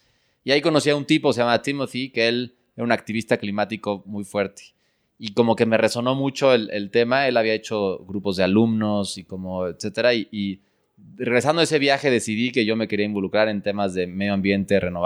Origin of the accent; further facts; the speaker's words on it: Mexico City, Mexico; crecí en la Ciudad de México. Crecí en un colegio privado y un poco rodeado de mucha gente igual y muy parecida